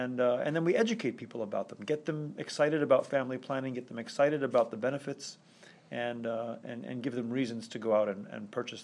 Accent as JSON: {"language": "English", "country": "United States", "said": "I'm from the United States, which is a little more puritanical"}